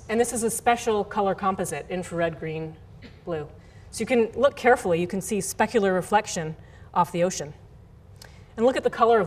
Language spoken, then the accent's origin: English; Canada; now in United States; I am Canadian, I'm also American now.